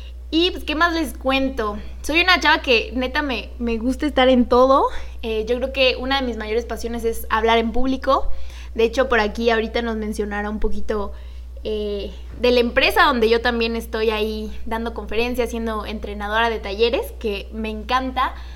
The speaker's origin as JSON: {"language": "Spanish", "town": "Salvatierra", "region": "Guanajuato", "country": "Mexico", "lives_now": "Querétaro, Mexico", "said": "Yo soy originaria de Salvatierra, Guanajuato."}